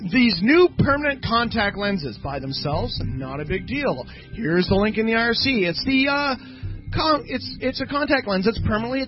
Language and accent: English; United States; Yeah, we don't do war crimes. We're American.